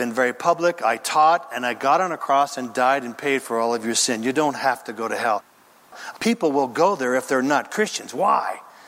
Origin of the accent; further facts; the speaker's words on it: Redding, California, United States; I said it before, I'm from Northern California, Redding, where a lot of things wild grow.